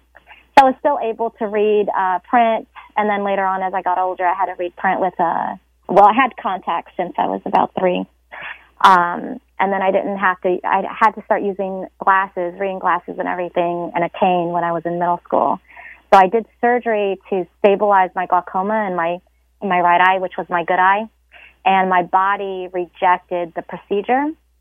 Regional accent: Orlando, Florida, United States; I'm from Orlando, Florida.

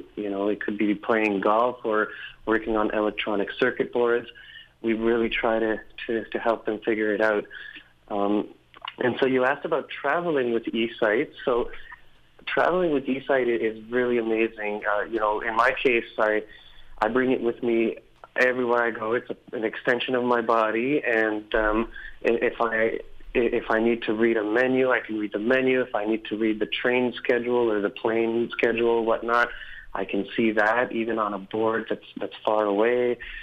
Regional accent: Montreal, Quebec, Canada; I'm from Montreal, Quebec.

